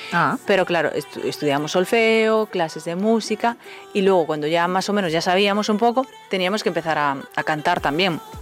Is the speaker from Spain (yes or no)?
yes; Figueiro, Galicia, Spain; Mi pueblo se llama Figueiro. pues ahí entre Galicia, Portugal, fluyendo.